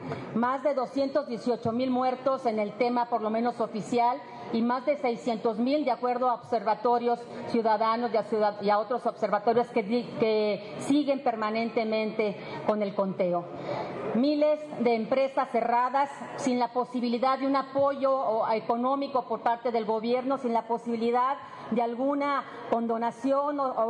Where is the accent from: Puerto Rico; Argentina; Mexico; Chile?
Mexico; Debemos recordar que nosotros como mexicanos hemos tenido experiencias en el pasado